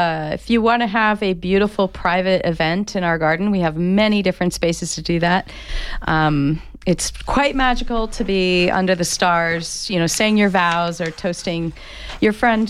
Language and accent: English; Southwest, United States; I grew up in the Southwest.